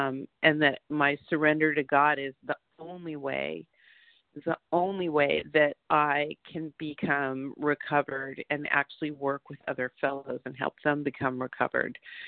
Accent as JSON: {"language": "English", "town": "Santa Monica", "region": "California", "country": "United States", "said": "from Southern California. I'm in Santa Monica."}